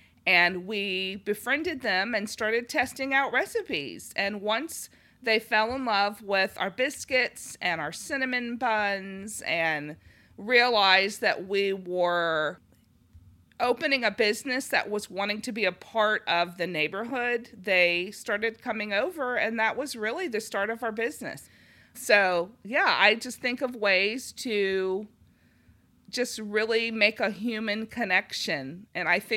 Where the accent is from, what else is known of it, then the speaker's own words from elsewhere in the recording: Los Angeles, California, United States; who we had grown up in large cities, and he's from Minneapolis, I'm from Los Angeles